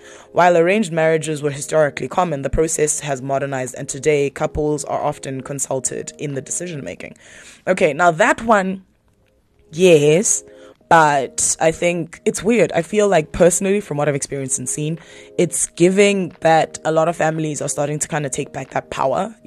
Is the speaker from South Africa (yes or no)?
yes; South Africa; So in other parts of Africa, obviously, me being a South African, there is actually a point about South Africa here.